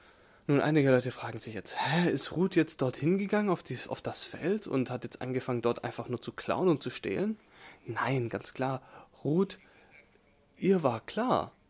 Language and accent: German; Mississippi, United States; German is a second language; Ich bin nämlich aufgewachsen in Mississippi, wo es auch viele Ländereien gab.